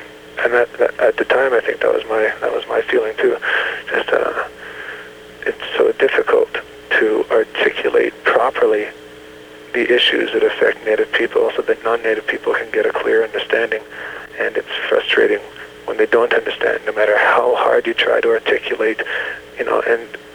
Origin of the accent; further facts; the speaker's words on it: Port Alberni, British Columbia, Canada; also born or lived in Victoria; Earliest childhood memories go back to Port Alberni, B.C. I was born in Victoria